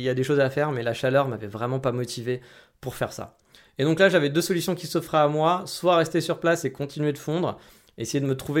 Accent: France; contrairement à chez nous en France.

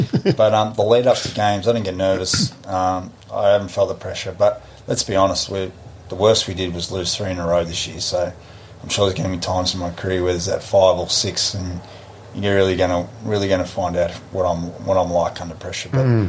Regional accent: Australia; I mean, I'm an Australian.

